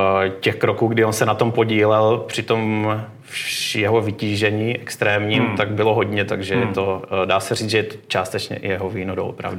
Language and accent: Czech; Moravia, Czechia; Tak my máme vlastně jako Moraváci trošku štěstí